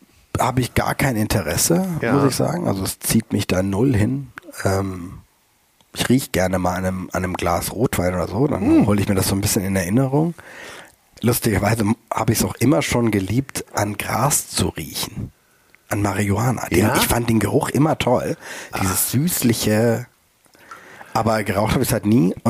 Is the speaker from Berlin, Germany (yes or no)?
no; Kaiserstuhl, Baden-Württemberg, Germany; now in Hamburg, Germany; Meine Heimat, also Kaiserstuhl Elsass, nach Hamburg holen.